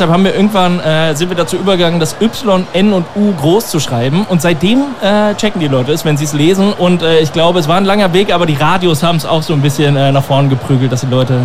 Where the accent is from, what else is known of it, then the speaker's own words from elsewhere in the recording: North Rhine-Westphalia, Germany; ich komme aus dem Rheinland